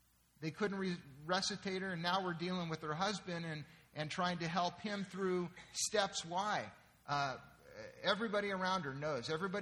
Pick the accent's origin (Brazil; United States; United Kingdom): United States; San Diego, California; I'll never forget growing up in San Diego, the first time that my dad, who was an attorney, took me down into Mexico to deal with some clients.